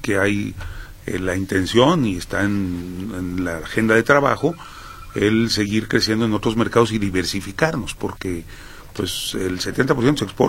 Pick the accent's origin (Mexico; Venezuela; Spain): Mexico; cuando a uno lo reciben con ese respeto como mexicano